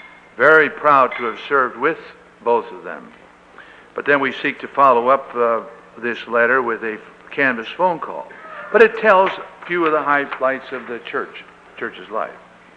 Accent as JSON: {"language": "English", "town": "Pittsburgh", "region": "Pennsylvania", "country": "United States", "tie": "born or raised there", "also_born_or_lived": "Chicago", "said": "I was raised in Pittsburgh, I was an Eastern boy, I went to the Bronxville Concordia"}